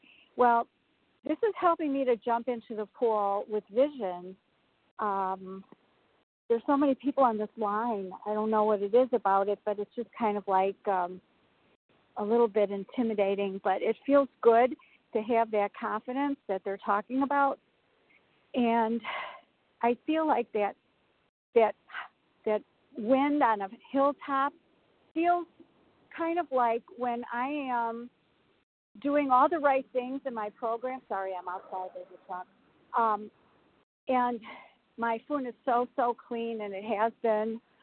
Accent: Chicago, Illinois, United States; Oh, I forgot. Chicago area.

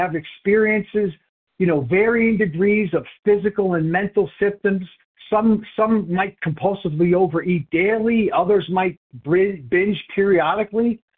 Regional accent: New York, United States; now in Haverford, United States; I'm 59 years old. I live in Haverford, Pennsylvania. I'm originally from New York.

